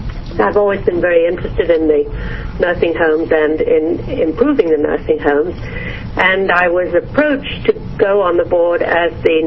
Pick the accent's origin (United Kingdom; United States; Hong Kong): United Kingdom; England; But, you know, I grew up in England, and I was trained in a hospital where we had open wards.